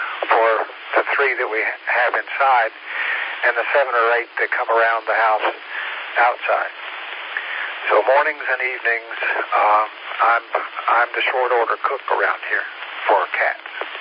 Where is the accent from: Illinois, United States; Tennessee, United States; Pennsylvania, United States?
Tennessee, United States; I grew up in the mountains, so of East Tennessee.